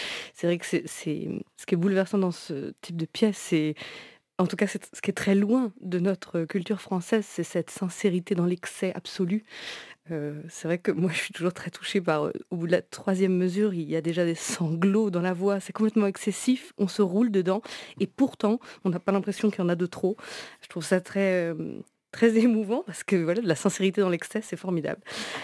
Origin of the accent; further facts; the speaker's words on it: France; en tant que française, pour moi, il y a un mystère, là.